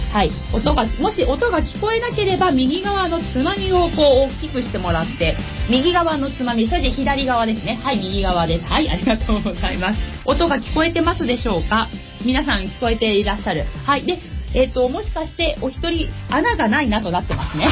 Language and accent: Japanese; Kawasaki, Kanagawa, Japan; 川崎生まれ川崎育ち